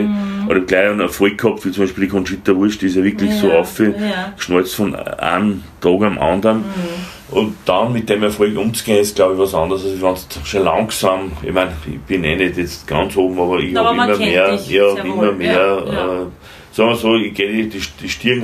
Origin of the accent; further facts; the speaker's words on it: Linz, Upper Austria, Austria; Oder als Linzer werde gegen die Wiener.